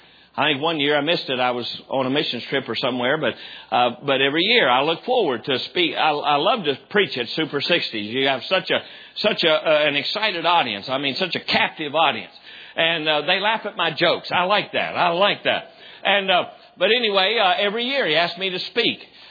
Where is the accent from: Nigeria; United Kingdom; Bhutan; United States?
United States; Charleston, West Virginia; looked up the Charleston Gazette, which is the newspaper down in my hometown.